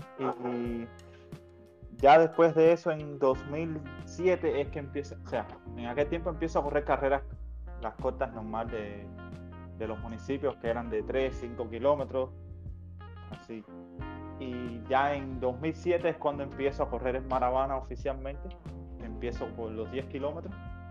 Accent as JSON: {"language": "Spanish", "town": "Havana", "region": "La Habana", "country": "Cuba", "tie": "born or raised there", "moved": "as an adult", "lives_now": "Uruguay", "said": "Tengo actualmente 32 años. Soy nacido en La Habana, Centro Habana. Es donde me crié toda mi vida hasta el 2019, que viajo por trabajo a Uruguay, que es donde me encuentro actualmente."}